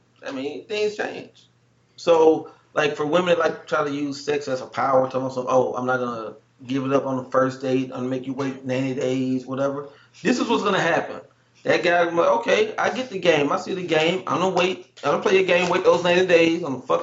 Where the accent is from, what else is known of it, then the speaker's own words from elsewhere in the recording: the South, United States; And then I'm from the South, so you got to think about it.